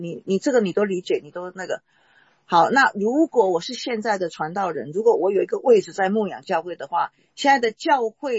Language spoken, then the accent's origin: Chinese; Taiwan; 比如说我是台湾人，我被呼召到中国宣教